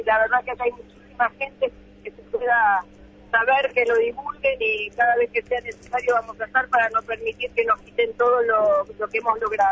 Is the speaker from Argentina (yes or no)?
yes; Buenos Aires, Argentina; De Capital.